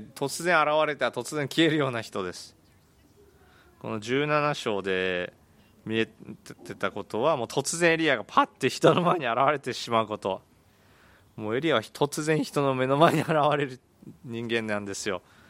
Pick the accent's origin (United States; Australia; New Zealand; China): China; Japanese is a second language; 私たち中国人も、もういろんな神々を拝みますね。